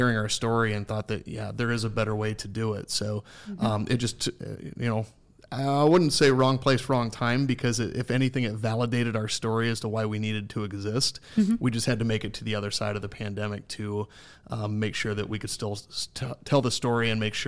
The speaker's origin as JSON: {"language": "English", "town": "Ankeny", "region": "Iowa", "country": "United States", "tie": "born or raised there", "also_born_or_lived": "Fort Dodge", "said": "So Fort Dodge until I was 9, and then family relocated to Ankeny."}